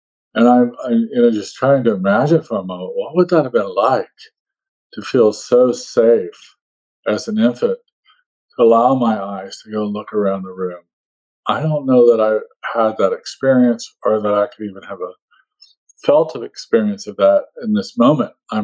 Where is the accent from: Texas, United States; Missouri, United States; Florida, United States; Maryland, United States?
Florida, United States; born there; I guess I could say I was born in Florida.